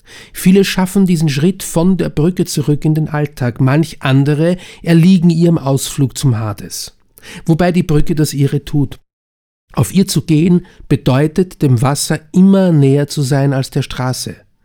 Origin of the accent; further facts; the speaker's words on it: Linz, Upper Austria, Austria; Nein, ich kann mich wirklich gut erinnern, als Bub in Linz, das war schrecklich zum Teil. Ich bin ja Uferaner